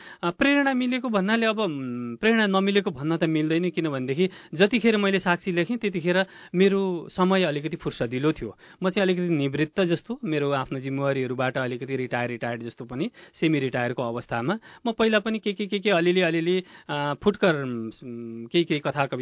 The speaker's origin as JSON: {"language": "Nepali", "country": "Bhutan", "tie": "born or raised there", "moved": "as an adult", "said": "मेरो जन्म भुटानमै भएको हो। मैले जीवनका 35 वर्षसम्म ऊर्जाशील मेरा समयहरू मैले त्यो देशमा त्यहाँनिर रोपेँ"}